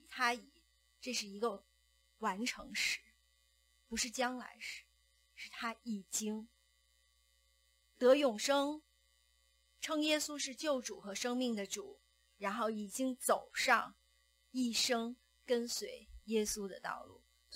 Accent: Beijing, China; 我们尤其是这个我们北京人哈，你吃东西是讲究的，很讲究

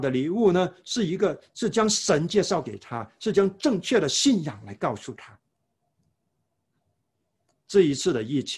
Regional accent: China; 我们中国人常常有一个望子成龙、望女成凤的一个的心态

